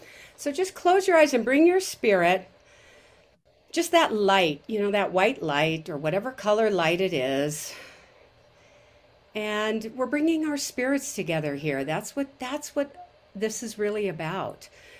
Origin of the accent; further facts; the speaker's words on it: Bend, Oregon, United States; now in Guanajuato, Mexico; So again, I'm from Central Oregon, Bend to be exact, and I live half the year in Guanajuato, Mexico.